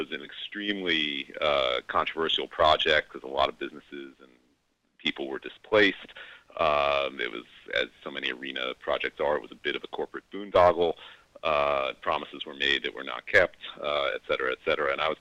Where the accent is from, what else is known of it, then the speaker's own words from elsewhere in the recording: Long Island, New York, United States; also born or lived in Brooklyn; I grew up on Long Island, and I've lived in New York or in Brooklyn for a long time.